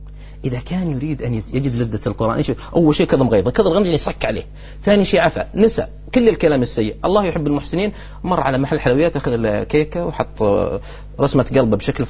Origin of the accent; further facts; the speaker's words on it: Al-Qassim, Saudi Arabia; واحد من الكبار السن عندنا في القصيم كان طريقته عامي